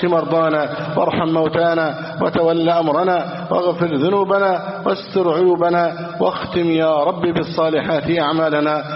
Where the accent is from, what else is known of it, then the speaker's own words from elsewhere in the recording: Egypt; احفظ بلدنا مصر